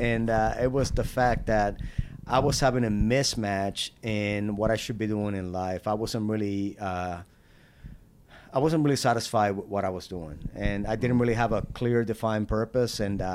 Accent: Guanica, Puerto Rico; But I was born and raised in Puerto Rico, southwest corner of the island, a place called Guanica. Grew up fairly poor.

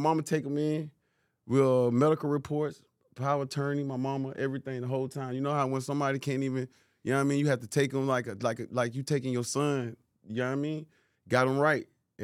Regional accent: Savannah, Georgia, United States; born there; I was born in Savannah.

